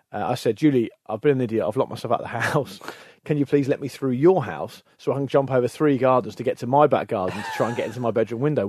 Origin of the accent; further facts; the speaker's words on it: Portsmouth, South East England, United Kingdom; I'm from Portsmouth, Peter, yes.